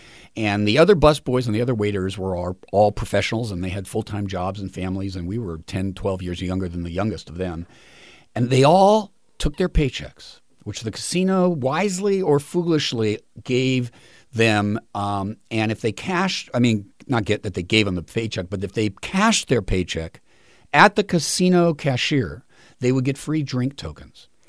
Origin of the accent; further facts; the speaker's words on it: Los Angeles, California, United States; I grew up in Los Angeles, and I would ride my bike from one end of the city almost literally to the other.